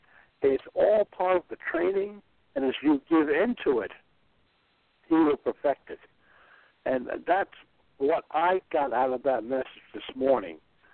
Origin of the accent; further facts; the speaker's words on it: New York City, New York, United States; being a growing up in the Bronx and the gangs and going over to Vietnam and being in a war zone and then being a police officer in New York